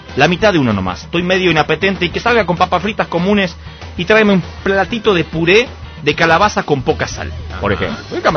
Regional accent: Argentina; born there; Por ejemplo, yo nací en Argentina

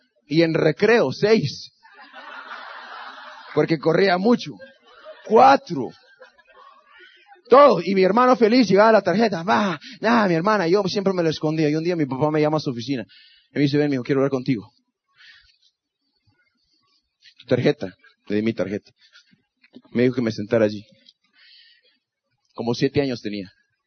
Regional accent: Guatemala; Yo soy de Guatemala. Escúcheme bien. ¿Usted ve esa bandera de allá? ¿Usted va a ver la bandera esa azul, blanco y azul? Esa es la bandera de mi país.

